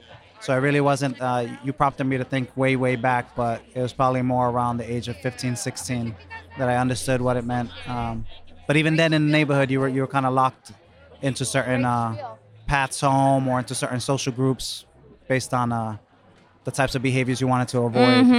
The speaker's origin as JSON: {"language": "English", "town": "New York City", "region": "New York", "country": "United States", "tie": "born or raised there", "said": "I grew up on the Lower East Side back in the day. And so someone like me, when we say back in the day, this is before gentrification. I grew up in the projects."}